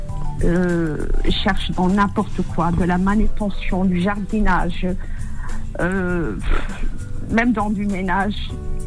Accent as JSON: {"language": "French", "country": "Morocco", "said": "Bah, écoute, moi, je suis du Maroc."}